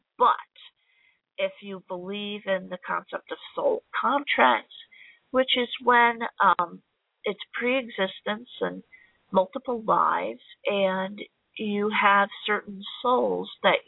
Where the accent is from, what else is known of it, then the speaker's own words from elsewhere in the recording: New Jersey, United States; now in Illinois, United States; I was from New Jersey. This is my first house in Illinois.